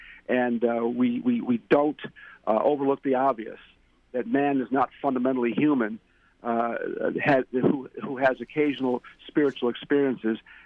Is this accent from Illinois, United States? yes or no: yes; Chicago, Illinois, United States; He's from Florida. I was from the Chicago area.